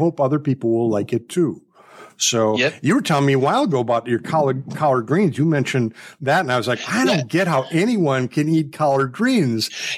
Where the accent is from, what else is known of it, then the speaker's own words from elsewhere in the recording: Milwaukee, Wisconsin, United States; Of course, I'm from Milwaukee.